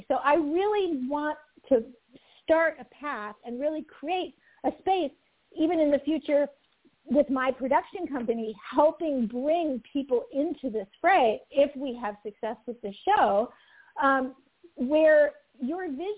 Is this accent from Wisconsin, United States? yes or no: yes; Wisconsin, United States; I was like having people that I know, from my hometown in Wisconsin calling me up